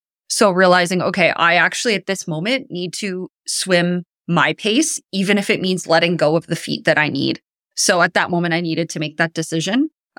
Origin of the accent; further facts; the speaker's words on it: Canada; even though I'm Canadian, I just don't love it.